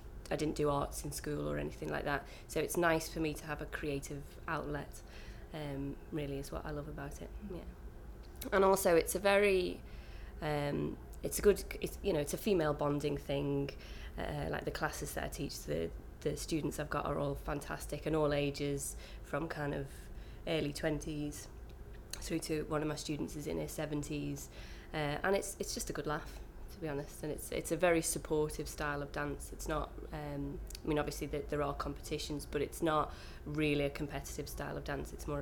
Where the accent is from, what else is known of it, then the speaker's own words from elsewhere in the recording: Liverpool, North West England, United Kingdom; Well, I come from Liverpool. I've lived in Liverpool for most of my life. I live just up the road from the house, from the family home, if you like, where I grew up in, and that's kind of an old family home. My mum was born in that house